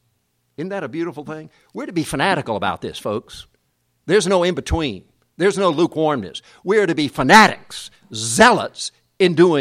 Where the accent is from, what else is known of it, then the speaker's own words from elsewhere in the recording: South Korea; Growing up in Korea, all the engines were steam engines.